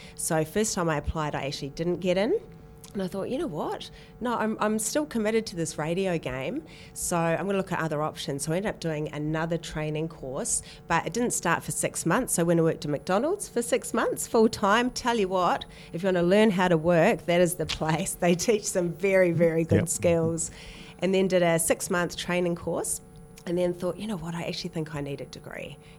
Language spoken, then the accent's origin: English; Dunedin, Otago, New Zealand; I grew up in New Zealand, so a very, very cold place down the south of the South Island called Dunedin. So I went to Maori Hill Primary School and, yeah, had a very, very happy and interesting upbringing down there.